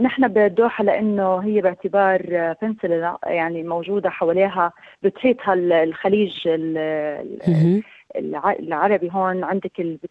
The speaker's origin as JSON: {"language": "Arabic", "town": "Doha", "country": "Qatar", "tie": "born or raised there", "moved": "yes", "lives_now": "Australia", "said": "اصولي فلسطينيه ولكن من مواليد الدوحه، وهذا شيء يعني بفتخر فيه انا"}